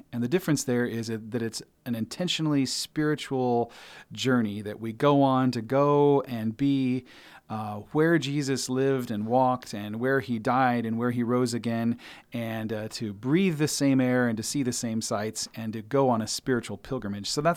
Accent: Clarinda, Iowa, United States; being in Southwest Iowa. So my hometown is Clarinda. I grew up down there.

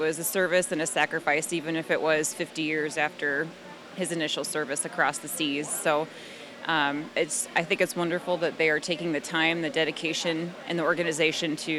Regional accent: Harcourt, Iowa, United States; I come from Harcourt, Iowa.

